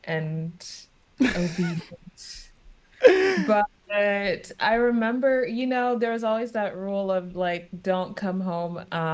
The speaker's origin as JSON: {"language": "English", "country": "Zambia", "tie": "born there", "also_born_or_lived": "Sweden", "moved": "yes", "said": "Yeah, so I was born in Zambia, and all of my family was and is still there."}